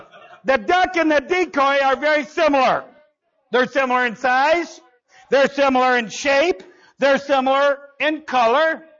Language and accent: English; Lawrenceburg, Tennessee, United States; we'd be down there at in my hometown, Lawrenceburg, Tennessee